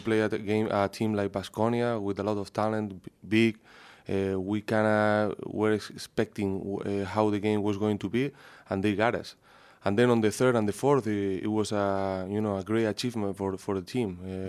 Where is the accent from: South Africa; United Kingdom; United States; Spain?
Spain; Canary Islands; growing up in Tenerife, watching Real Madrid games all the time and watching you play. And then, you know, in Tenerife, in the Canary Islands